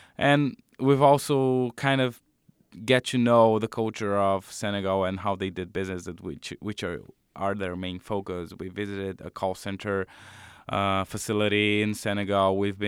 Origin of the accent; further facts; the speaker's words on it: Brazil; English is a second language; Well, I am Brazilian. I was born in Brazil and spent most of my life in Brazil.